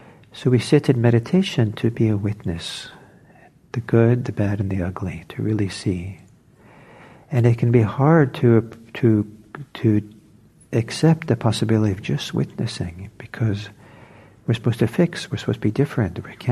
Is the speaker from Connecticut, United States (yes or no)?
no; Los Angeles, California, United States; When I was growing up in Los Angeles, we get the Los Angeles Times